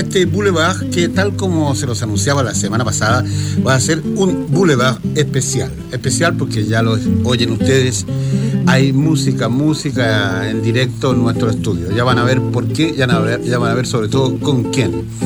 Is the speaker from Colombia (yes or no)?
no; La Calera, Valparaíso, Chile; Carmen y yo somos originarios de La Calera, un pueblo